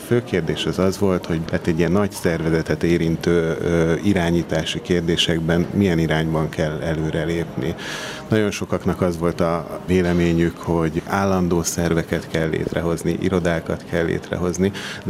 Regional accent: Budapest, Hungary; Budapesten nőttem fel, úgyhogy Margit körút, Ferenciek tere

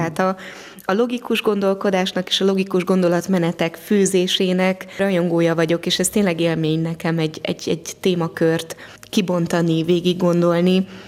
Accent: Budakalász, Pest, Hungary; born there; Budakalász az én szülőfalum is, és az édesapám is ott élt szinte egész életében.

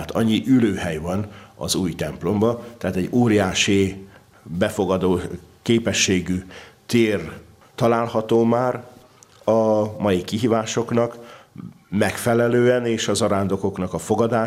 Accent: Transylvania, Romania; mondtam, hogy Erdélyből, Romániából, de azon belül Erdélyből és egy magyar kegyhelyet képviselek, annak ellenére, hogy Romániából jövök

